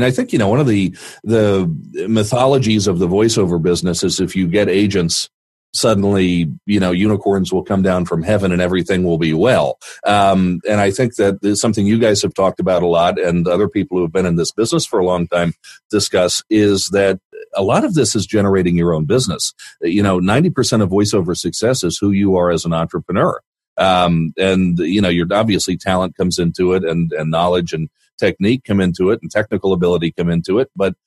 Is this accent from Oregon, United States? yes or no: no; Washington, District of Columbia, United States; now in Luxembourg; my wife took a job here about 7 years ago, and I'm from Washington, D.C. originally. And, you know, we keep a place there.